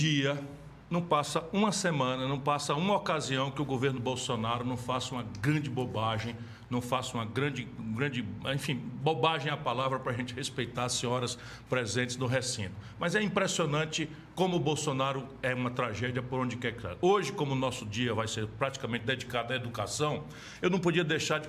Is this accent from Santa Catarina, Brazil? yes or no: no; Sobral, Ceará, Brazil; Opa! A minha terra. Eu fico tentando explicar para o pessoal que Sobral é o centro do universo